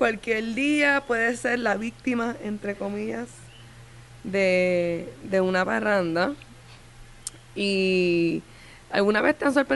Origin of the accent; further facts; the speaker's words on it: Puerto Rico; Amanda y yo somos puertorriqueñas